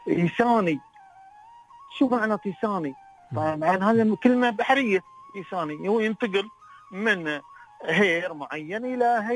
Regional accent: United Arab Emirates; عندنا في الامارات الشماليه والعين

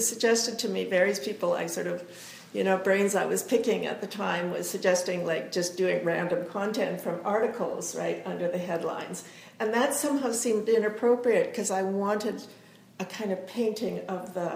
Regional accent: Alberta, Canada; I was originally from Alberta

